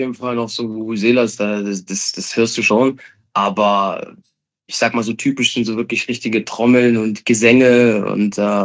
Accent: Halle, Saxony-Anhalt, Germany; Ich komme aus Halle, so. Ich bin damals ins Stadion gegangen.

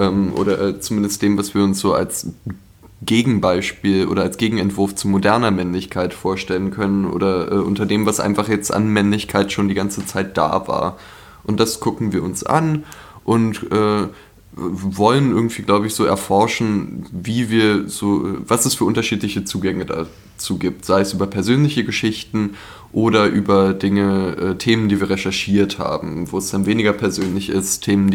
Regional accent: Berlin, Germany; born or raised there

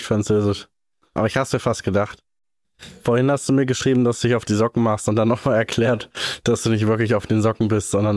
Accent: Saxony-Anhalt, Germany; So in Heinsleben, Helmstedt, die Ecke da, wo ich herkomme, da sagt man auch schon Stulle oder Brot

